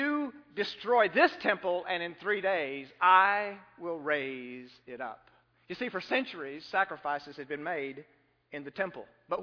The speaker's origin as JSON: {"language": "English", "country": "United States", "said": "Now, I'm American, and I'm very thankful to be."}